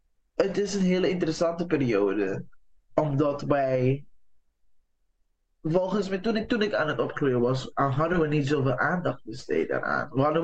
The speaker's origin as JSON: {"language": "Dutch", "country": "Curaçao", "said": "Ik kom zelf uit Curaçao"}